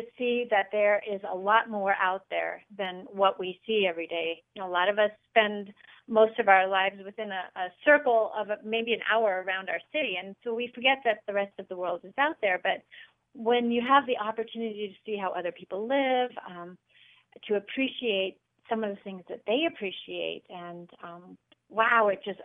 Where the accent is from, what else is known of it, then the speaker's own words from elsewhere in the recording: Colorado, United States; And growing up in Colorado, I never thought much about the rest of the world. You know, you live in the middle of a big country, you know, you're often not exposed to that.